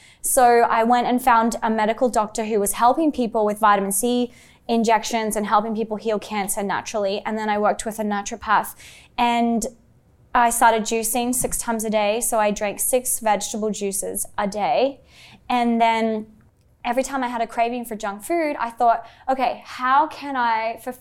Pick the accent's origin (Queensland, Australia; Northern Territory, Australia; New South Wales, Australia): Northern Territory, Australia; Alice Springs; So I grew up in Alice Springs, outback Australia, with a very indigenous rich culture.